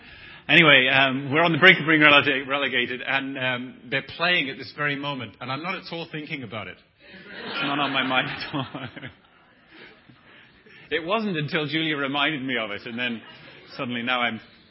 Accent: Newcastle, North East England, United Kingdom; I come from Newcastle in northern England

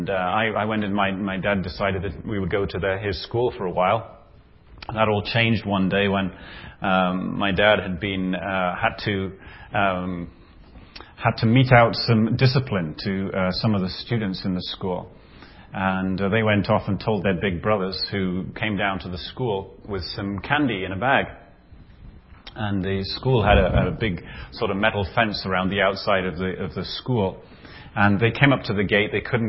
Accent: Newcastle, North East England, United Kingdom; moved away; which I come from Newcastle. So that's okay. I came from England in 92.

